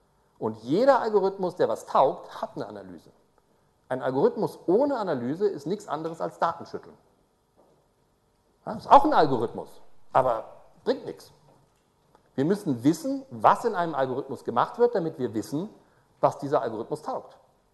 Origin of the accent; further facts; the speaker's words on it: Braunschweig, Lower Saxony, Germany; ich komme aus Braunschweig, das ist gleich neben Wolfsburg, ja.